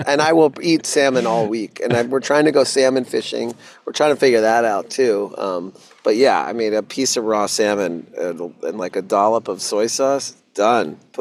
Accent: Dallas, Texas, United States; I grew up in Dallas. I grew up in the, you know, the place where they had the most chain restaurants per capita.

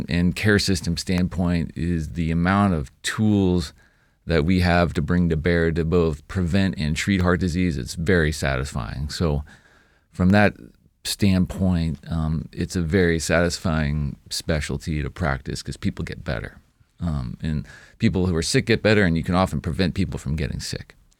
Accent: New England, United States; the short story is I grew up in New England.

